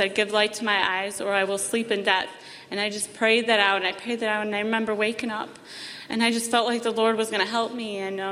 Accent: Chicago, Illinois, United States; Sorry, I'm nervous. I'm 27. I'm from Chicago, Illinois. I grew up Catholic. My parents are from Poland, very religious people.

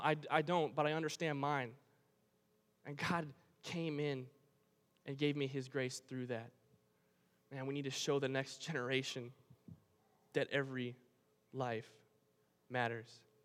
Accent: Wisconsin, United States; I'm from Wisconsin. Okay?

